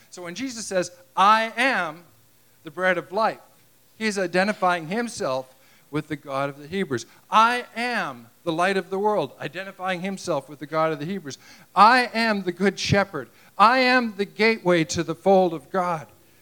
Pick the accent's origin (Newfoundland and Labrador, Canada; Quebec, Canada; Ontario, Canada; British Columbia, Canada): British Columbia, Canada; Vancouver; I'm from Vancouver, British Columbia. I know, why would I live here if I'm from there, right? But yeah, I'm from Vancouver, British Columbia